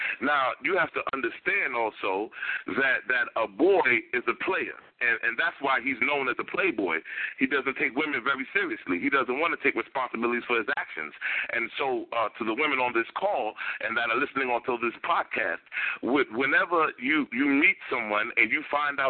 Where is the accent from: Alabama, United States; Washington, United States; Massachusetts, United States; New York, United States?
New York, United States; Brooklyn; because growing up in Brooklyn, my mother raised me.